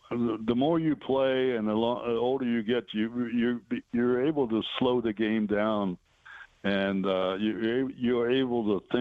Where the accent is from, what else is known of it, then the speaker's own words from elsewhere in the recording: Baltimore, Maryland, United States; That was in Baltimore, my hometown.